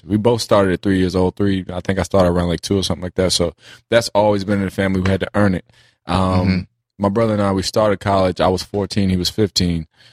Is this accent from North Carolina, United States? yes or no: yes; North Carolina, United States; born there; I was born in North Carolina.